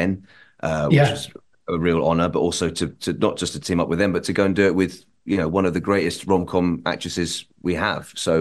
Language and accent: English; United Kingdom; But you know, look, as a British actor, the one thing that you aspire to probably is